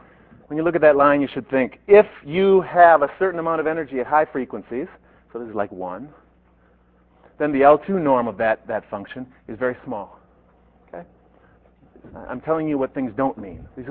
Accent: Minnesota, United States; I'm from Minnesota, so I come here, I see all this great food, I see these very friendly people, and I think this is very foreign.

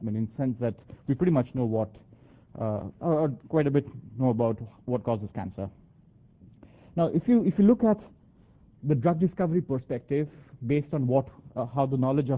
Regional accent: India; I mean, so I'm from India, having been to a medical school there, I know what the status of the buying power of people there is.

